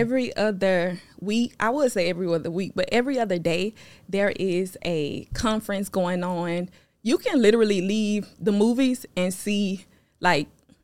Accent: Lakeland, Florida, United States; I'm from Lakeland, Florida, and I teach women how to build party planning empires.

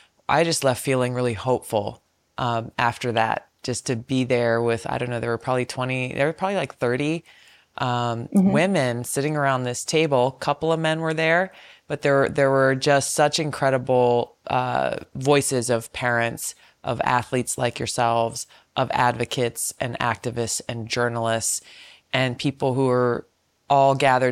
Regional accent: American Samoa; born there; I was born in American Samoa, actually. I'm the fourth of five, and my younger sister was born in Hawaii.

